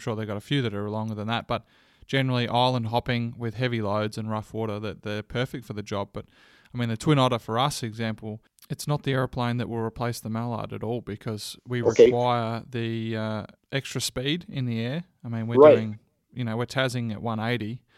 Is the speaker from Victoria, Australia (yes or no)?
yes; Geelong, Victoria, Australia; My old man ran a seaplane business back in my hometown of Geelong.